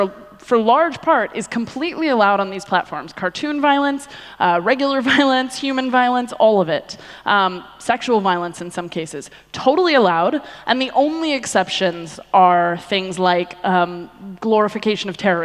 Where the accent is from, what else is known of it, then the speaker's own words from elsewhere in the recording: United States; now in Germany; So I'm American, obviously. I've been living in Germany for 3 years